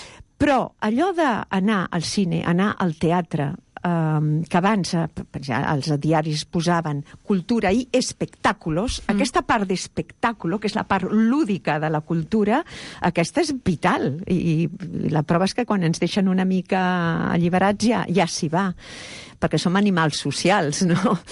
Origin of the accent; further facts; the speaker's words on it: Catalonia, Spain; i jo, que sóc catalana.